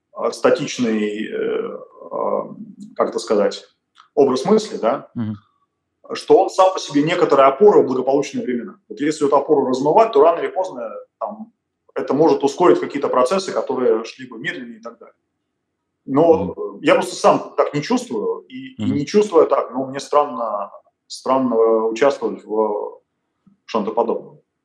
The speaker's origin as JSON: {"language": "Russian", "country": "Russia", "said": "то, что я приехал из России, он приехал из России"}